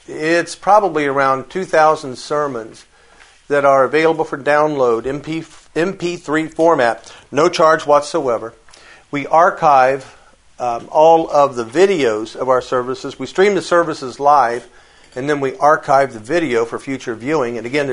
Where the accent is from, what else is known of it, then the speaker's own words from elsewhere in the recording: United States; You know that I'm from the United States, if my accent didn't give me away.